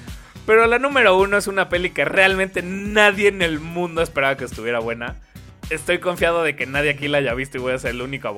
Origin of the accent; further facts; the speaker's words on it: Mexico; tiene así como un chingo de insights que como mexicano dices, no mames